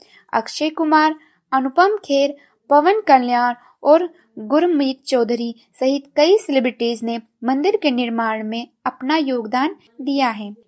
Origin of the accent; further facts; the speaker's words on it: Gonda, Uttar Pradesh, India; और मैं गोंडा जिले से हूँ।